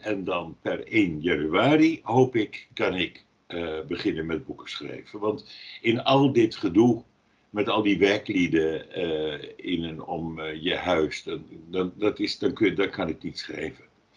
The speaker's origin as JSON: {"language": "Dutch", "town": "Linschoten", "region": "Utrecht", "country": "Netherlands", "tie": "born or raised there", "said": "Want ik kom van een boerderij. Linschoten is het dorp waar ik geboren ben. Het is een klein dorp bij Woerden."}